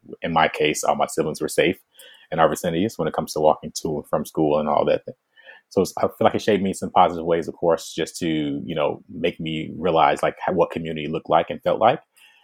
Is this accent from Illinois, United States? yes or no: yes; Chicago, Illinois, United States; So born and raised in Chicago, Illinois. I grew up mostly on the south side of Chicago.